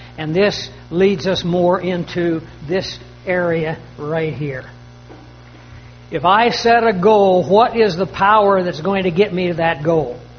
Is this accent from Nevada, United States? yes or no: no; Kansas, United States; I came from Kansas. That's where I was born and raised.